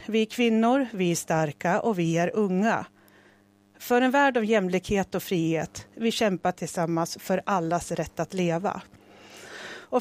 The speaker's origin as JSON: {"language": "Swedish", "town": "Gävle", "region": "Gävleborg County", "country": "Sweden", "tie": "born or raised there", "also_born_or_lived": "Stockholm", "said": "så flyttade vi till Gävle. Det var kampens stad vid den tiden på 70-talet. Vi flyttade till Gävle, till Sätra, till den vita staden, och där började vårt liv."}